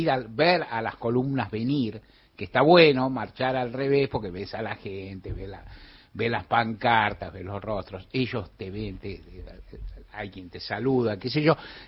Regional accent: Argentina

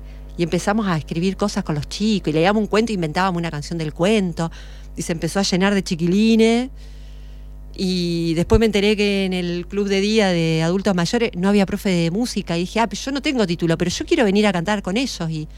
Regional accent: Gualeguaychú, Entre Ríos, Argentina; Yo soy de Gualeguaychú, de Entre Ríos.

